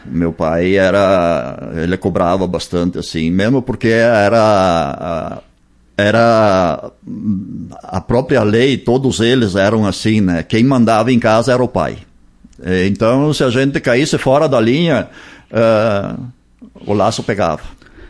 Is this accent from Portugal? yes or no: no; Gramadinho, São Paulo, Brazil; born there; Eu nasci no interior de Gramadinho ali e nasci lá em Gramadinho, porque naquela época era a parteira que fazia o parto, né? Então, nasci lá em Gramadinho.